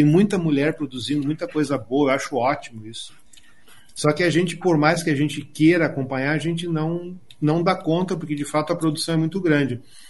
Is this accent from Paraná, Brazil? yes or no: yes; Curitiba, Paraná, Brazil; Eu nasci aqui, vivi muito tempo aqui, voltei para cá, estou aqui agora, então eu sou curitibano, tenho muito, minha família é curitibana, muitos amigos de Curitiba.